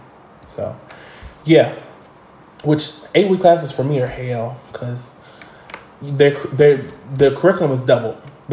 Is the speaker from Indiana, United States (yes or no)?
yes; Indianapolis, Indiana, United States; because I'm from Indianapolis, so we were out all year